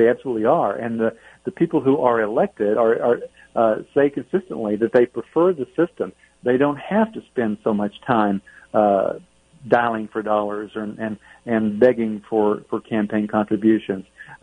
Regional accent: Tennessee, United States; In fact, I'm from Tennessee

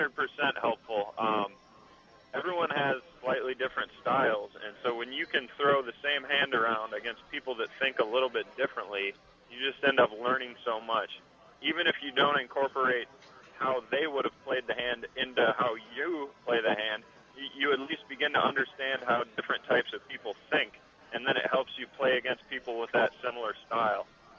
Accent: Wisconsin, United States; also born or lived in Peoria, Illinois; Yeah, I was born in Peoria, moved near Madison, Wisconsin when I was pretty young, but definitely still visit family in Illinois.

